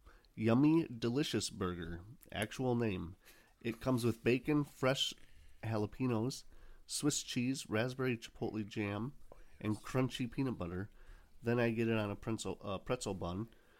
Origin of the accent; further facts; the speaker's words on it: Lake Geneva, Wisconsin, United States; Now, I am originally from Lake Geneva, right on the Wisconsin and Illinois border, so I enjoy and miss the foods of Chicago